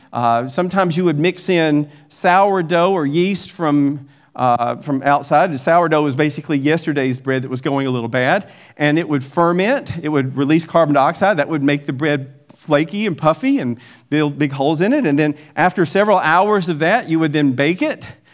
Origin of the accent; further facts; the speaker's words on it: Southern US, United States; And being a Southerner, we have this special love for biscuits.